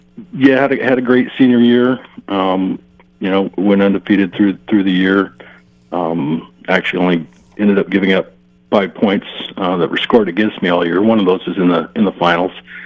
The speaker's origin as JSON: {"language": "English", "town": "Fruita", "region": "Colorado", "country": "United States", "tie": "born or raised there", "said": "kind of the cool thing about growing up in Fruita is you learn so much from all the wrestlers that came before you"}